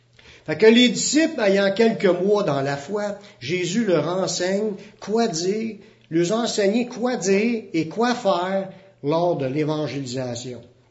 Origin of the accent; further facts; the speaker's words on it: Canada; Nous autres, on est des Canadiens, on était des païens ou des gentils